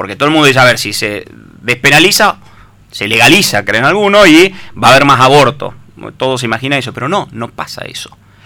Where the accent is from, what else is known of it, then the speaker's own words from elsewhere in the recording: Tucumán, Argentina; Yo me pongo el sombrero de alguna forma como tucumano, representando a la sociedad tucumana, basado en mis creencias, en ciertos valores